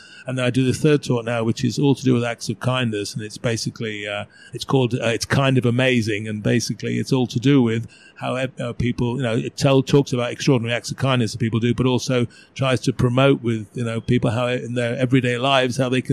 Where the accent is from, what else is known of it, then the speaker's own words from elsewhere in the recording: Liverpool, North West England, United Kingdom; Liverpool. I might be doing a lot more stuff in England, I think. Yeah, possibly. You know, I miss, that's my hometown.